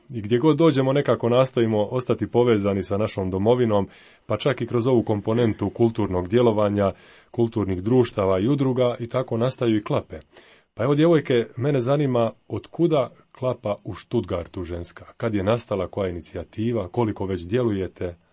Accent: Croatia; mi smo došli iz Hrvatske kao gosti

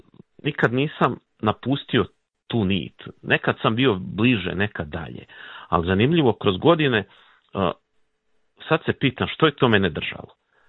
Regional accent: Davor, Brod-Posavina County, Croatia; ja sam rodom iz Davora

